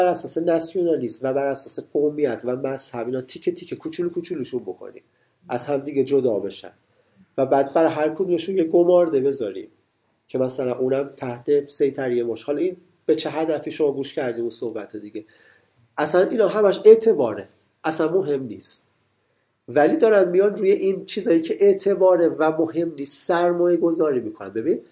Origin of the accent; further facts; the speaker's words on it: Iran; also born or lived in United States; مثلا ما ایرانی هستیم